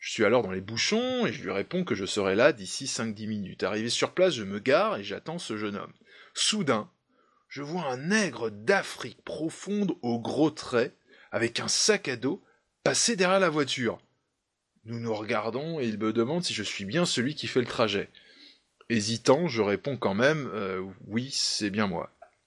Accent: France; born there; now in Toulouse, France; J'ai donc effectué un trajet entre mon lieu de résidence en région toulousaine et ma région natale à environ 200 km.

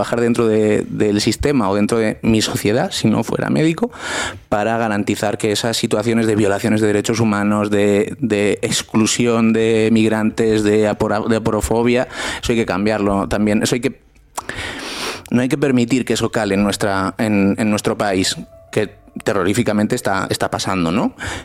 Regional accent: Spain; un español como yo, médico como yo, es casi un imperativo legal trabajar porque en mi país no suceda lo que sucede en Italia

